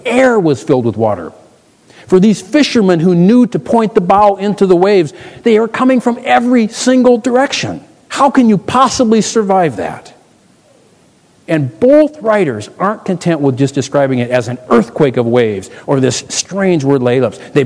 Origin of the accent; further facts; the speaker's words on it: Michigan, United States; moved away; grew up in Michigan. You probably hear the oots and the boots in my voice every once in a while. I grew up in Michigan, and I actually lived much of the summers on a lake, a fairly sizable lake.